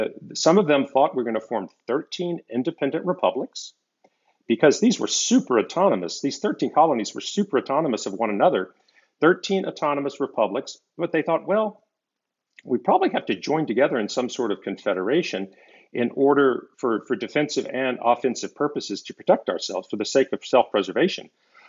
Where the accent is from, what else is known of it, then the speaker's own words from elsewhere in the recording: Nashville, Tennessee, United States; I can say this because I was born and raised in Nashville